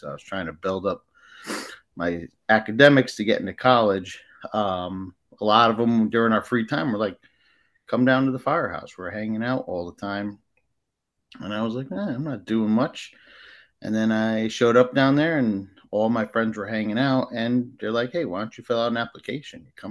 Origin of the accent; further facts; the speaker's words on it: Norwalk, Connecticut, United States; I grew up in Norwalk, Connecticut, took Norwalk's test